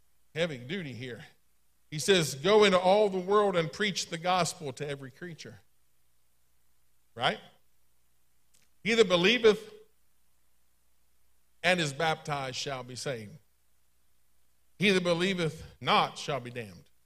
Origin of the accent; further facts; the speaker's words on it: Maryland, United States; I'm from Garrett County. Thank God I'm from Garrett County. Oh, yes. It is cold. It'll be snowing tonight. Trust me, you don't want to live out there. I'm from there. I'm not there anymore.